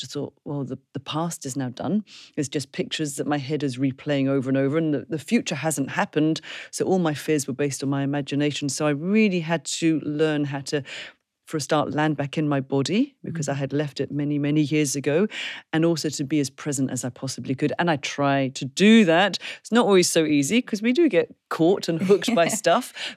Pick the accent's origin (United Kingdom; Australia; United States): United Kingdom; London; now in Glasgow, United Kingdom; I'm a Londoner.